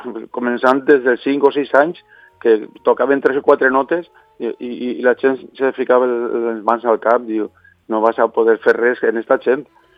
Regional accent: Sedaví, Valencian Community, Spain; tenim una escola en Cedar Jazz, al costat de València, es diu Cedar Jazz perquè som de Sedaví

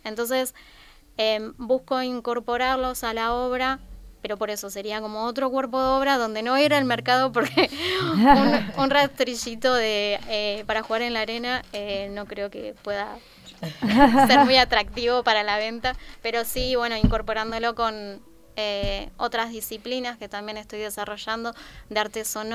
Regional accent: Argentina; Yo porque soy argentina y por lo menos de la ciudad, incluso de la que soy, no existen estas posibilidades.

